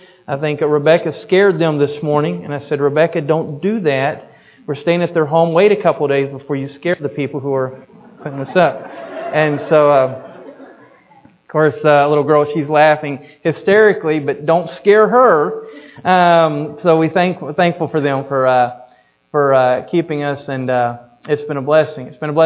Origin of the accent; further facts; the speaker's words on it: United States; You never, as an American, want to step in and take the work back over.